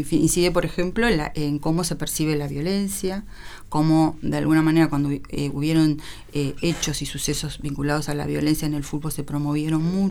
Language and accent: Spanish; Uruguay; sería deseable que aunque perdiéramos, Uruguay, también siguiéramos siendo de la Celeste.